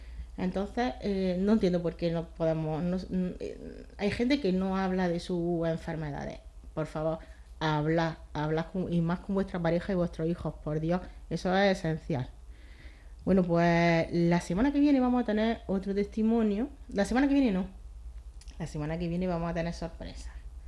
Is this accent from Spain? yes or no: yes; Spain; Es que somos todos españoles, pero que estamos tan lejos que igual las culturas son distintas, no sabemos.